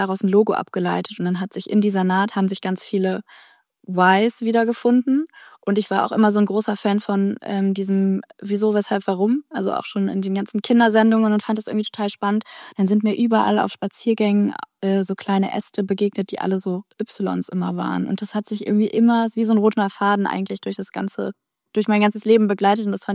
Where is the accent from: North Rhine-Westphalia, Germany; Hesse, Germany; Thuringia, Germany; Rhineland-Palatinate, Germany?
North Rhine-Westphalia, Germany; Cologne; Ich bin fast 38. Ich komme aus Köln.